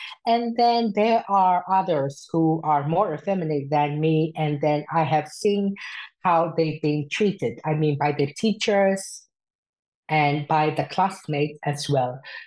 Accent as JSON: {"language": "English", "country": "Myanmar", "second_language": "English", "moved": "as an adult", "lives_now": "Sweden", "said": "then I am originally from Myanmar, and then I am identified as a trans woman, and then presently I have been resettled to Sweden exactly 20 months ago."}